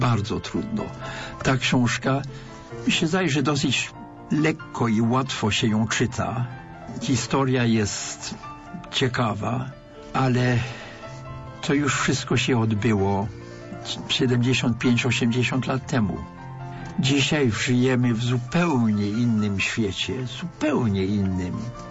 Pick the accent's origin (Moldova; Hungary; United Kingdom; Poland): United Kingdom; England; Polish is a second language; wychowałem się w Anglii i mając lat 20 nie mówiłem ani słowa po polsku, bo nie wychowałem się w rodzinie polskiej.